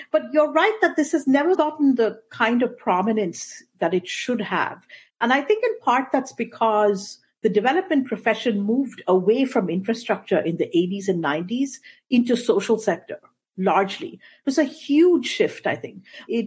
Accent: Bangalore, Karnataka, India; moved away as an adult; now in United States; I was raised in Bangalore in India, in the southern part of India. That's where I went to school before I came to the US to go to college.

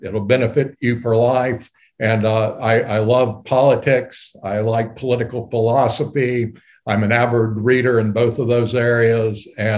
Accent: Rock Island, Tennessee, United States; I call my hometown Rock Island, Tennessee. That was where I was living when I graduated from high school. If you draw a triangle between Nashville, Knoxville, and Chattanooga, it's roughly right in the middle of it. Very small town

